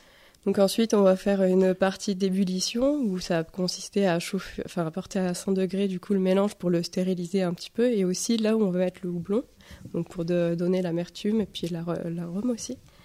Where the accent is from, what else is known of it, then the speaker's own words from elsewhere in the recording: Occitanie, France; also born or lived in Clermont; moi, pour ma part, j'ai grandi en Lozère depuis que j'ai l'âge de 6 ans, en fait.